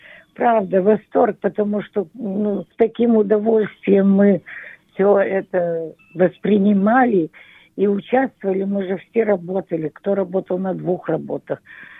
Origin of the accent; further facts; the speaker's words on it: Shanghai, China; also born or lived in Harbin; и мы из Китая, из Шанхая, из Харбина.